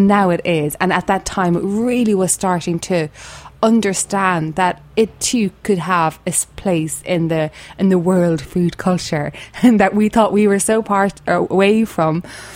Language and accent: English; Cork, Munster, Ireland; born there; I was born in Cork, which is in the south of Ireland, which would, I guess, would be kind of like the California of Ireland, in that it's a big food hub there.